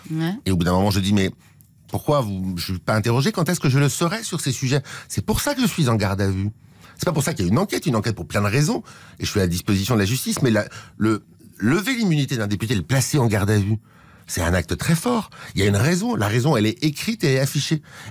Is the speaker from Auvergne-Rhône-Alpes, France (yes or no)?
no; Île-de-France, France; je suis des Hauts-de-Seine